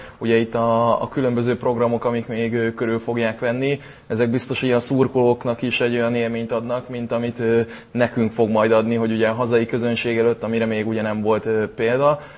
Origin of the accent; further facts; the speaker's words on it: Budapest, Hungary; pont a 9. kerületben élnek a szüleim, és ott nőttem fel, úgyhogy gyakorlatilag 2 metró megállóra vagyunk az új csarnoktól